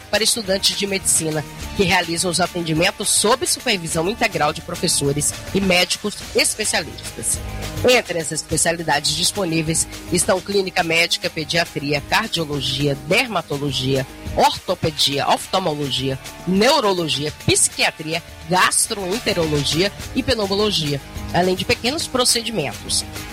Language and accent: Portuguese; Jequié, Bahia, Brazil; do interior do estado e da minha terra natal, Jequié